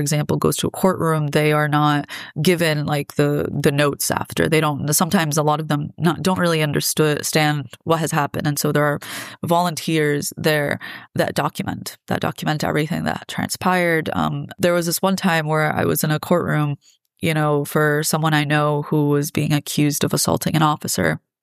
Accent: New York, United States; I mean, I'm from New York, and oh man, last time I went, I was detained for a couple hours because of my journalism work.

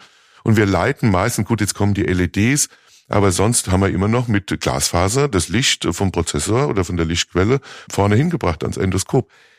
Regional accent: Rhineland-Palatinate, Germany; now in Mainz, Germany; Nee, ich bin nicht in Mainz geboren, bisschen südlicher. Mainz ist ja dann schon mit Rheinhessen. Also ich komme tatsächlich, aus der Pfalz. Eins hat's gemeinsam, wird sehr viel Wein angebaut.

